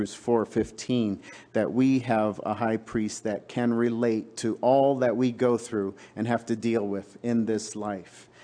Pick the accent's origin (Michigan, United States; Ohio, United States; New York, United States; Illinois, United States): New York, United States; New York City; Where I grew up in New York City, this would be a little harder to explain.